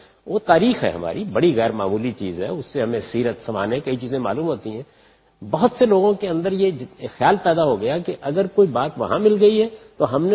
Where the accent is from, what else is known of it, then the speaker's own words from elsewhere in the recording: Pakistan; میں پاکستانی ہوں، باہر بیٹھا ہوا تھا کسی ملک میں تو وہ بھی میری شناخت ہے، لیکن میری مذہبی شناخت میں تعدد نہیں ہے، وہ ایک ہی ہے، وہ میں مسلمان.